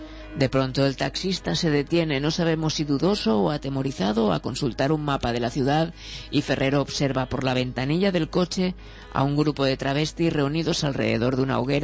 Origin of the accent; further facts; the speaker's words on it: Chile; A mí, como chileno